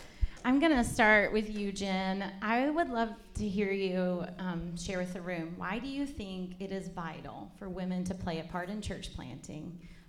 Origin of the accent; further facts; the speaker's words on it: Memphis, Tennessee, United States; I'm originally from Memphis. Sometimes when I'm around Southern people, that comes out a little much